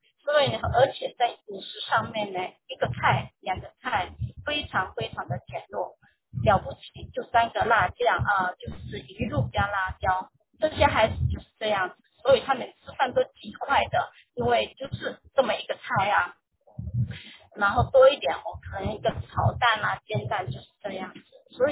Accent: Taiwan; 你说英文也讲得不好，国语呢，人家学的是中国大陆的拼音，我是台湾人，是注音符号，那又不会讲柬埔寨语

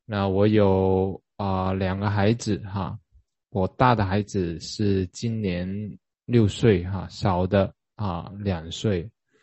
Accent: Hong Kong; 那我是在香港出生跟成长的

